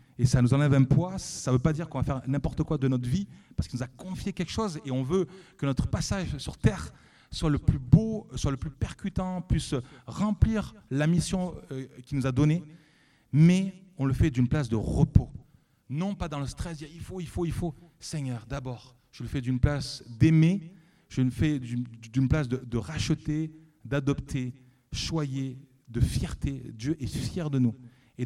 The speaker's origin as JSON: {"language": "French", "town": "Nîmes", "region": "Occitanie", "country": "France", "said": "Eh ouais, moi je viens de Nîmes, c'est pour ça."}